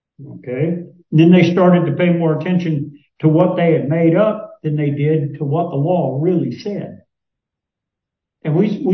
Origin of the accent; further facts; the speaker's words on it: Kentucky, United States; Now, I grew up in Kentucky.